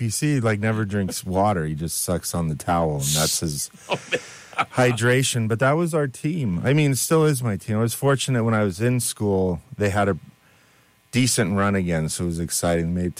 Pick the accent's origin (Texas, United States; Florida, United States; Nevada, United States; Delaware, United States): Nevada, United States; Las Vegas; born or raised there